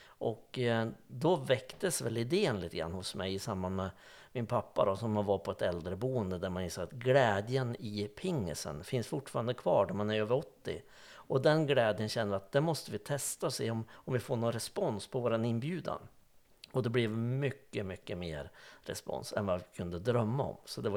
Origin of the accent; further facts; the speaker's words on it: Vemdalen, Jämtland County, Sweden; Jag tror att man har fostrat sig det lite grann från Vemdalen där jag är uppvuxen